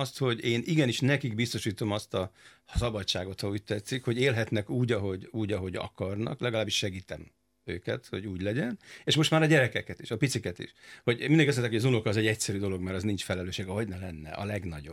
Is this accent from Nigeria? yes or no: no; Budapest, Hungary; így nőttem fel itt Óbudán